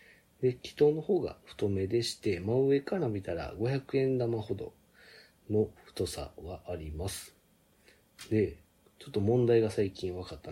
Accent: Osaka, Japan; accent: Kansai; 大阪生まれ大阪育ちでバリバリの関西人の … 。今は敬語なので、標準語に近い感じかなと思うんですけども、まあ、タメ口になるとバリバリ関西弁になるんで

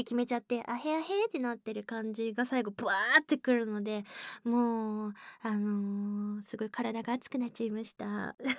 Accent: Fukuoka, Japan; accent: Hakata dialect; で、出身は、福岡県です。福岡県といっても、まあそんなこうめちゃくちゃ田舎の方ではないので、まあでも一応福岡県に住んでおりました、長く住んでおりましたので

